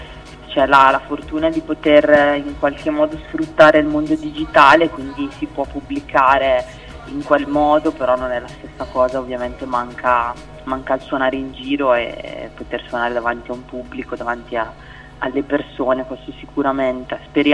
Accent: Brescia, Lombardy, Italy; now in Bologna, Italy; Io vivo a Bologna, ma sono originaria di Brescia

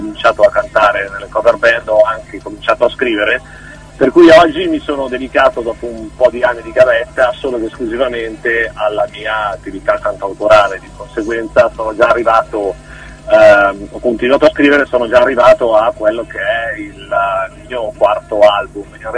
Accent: Lombardy, Italy; provengo dalla provincia di Varese

